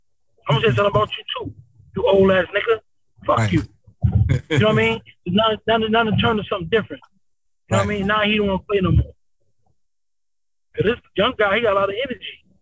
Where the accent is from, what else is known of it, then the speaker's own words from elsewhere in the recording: East Coast, United States; He's from the West Coast. I'm from the East Coast.